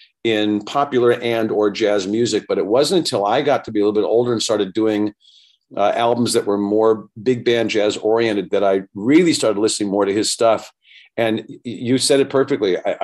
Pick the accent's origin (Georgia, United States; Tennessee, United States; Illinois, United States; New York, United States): New York, United States; growing up in New York at that time